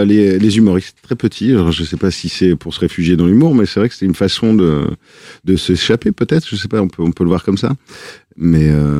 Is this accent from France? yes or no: yes; Marseille, Provence-Alpes-Côte d'Azur, France; accent: Marseille; now in Paris suburbs, France; je suis né en banlieue parisienne et j'ai passé mon enfance à Marseille. Et je suis revenu en banlieue parisienne, dans le 9-4.